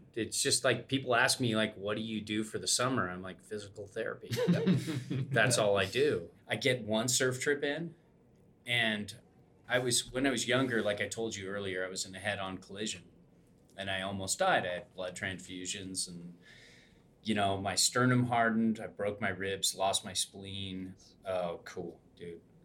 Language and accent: English; Irvine, California, United States; also born or lived in Newport; I grew up in Orange County.